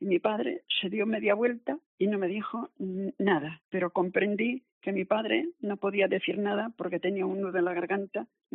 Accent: Vigo, Galicia, Spain; yo soy de Vigo, y justo enfrente de mi casa, como unos 20 metros, estaban las hermanitas.

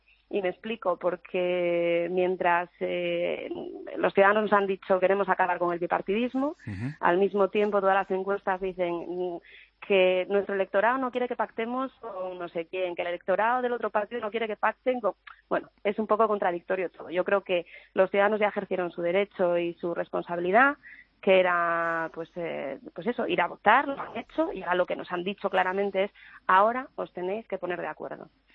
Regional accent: Asturias, Spain; Mire, yo soy asturiana

